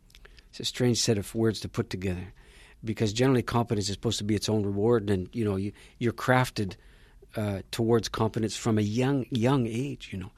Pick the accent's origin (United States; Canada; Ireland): Canada; I'm Canadian